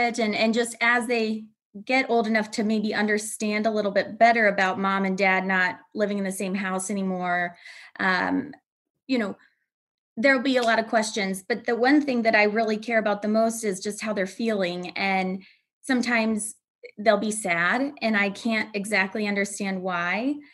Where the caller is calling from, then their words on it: Aurora, Illinois, United States; Aurora, Illinois, a western suburb of Chicago.